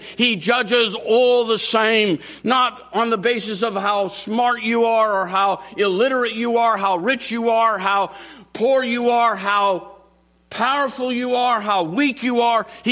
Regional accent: United States; For me, as an American, who, though I recognize that in our own country there is a lot of deceit and greed

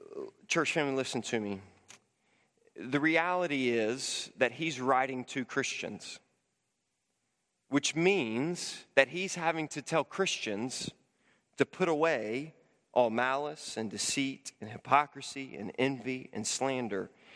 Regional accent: Memphis, Tennessee, United States; In high school, growing up in Memphis, Tennessee, during the summer and fall months, I ran cross country in high school.

